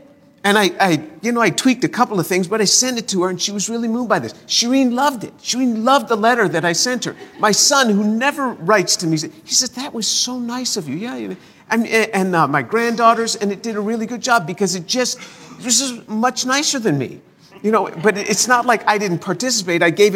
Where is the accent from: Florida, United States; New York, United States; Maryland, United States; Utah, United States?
New York, United States; I'm from New York, and in New York, people speak to each other quite intensely and quite harshly.